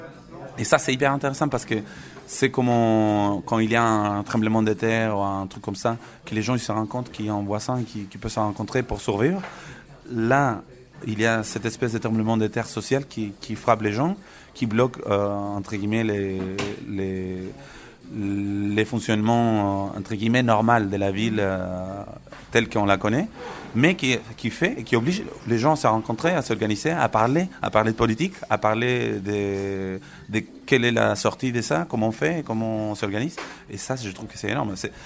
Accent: Chile; now in France; c'est très important pour nous qui on est des Chiliens, des Franco-Chiliens qui ont habité en France

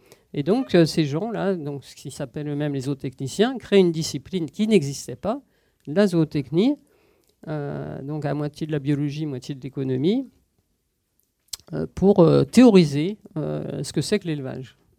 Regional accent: Paris, Île-de-France, France; Je viens de Paris, j'étais parisienne et je suis partie à la campagne comme beaucoup de néo-ruraux quand j'étais jeune.

